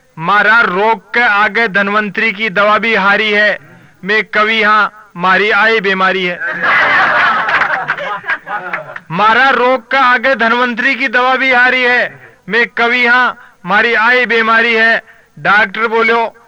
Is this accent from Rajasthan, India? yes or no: yes; Rajasthan, India; राजस्थान में पानी की बड़ी समस्या है, मेरे गांव में भी एक सरकारी नल लगा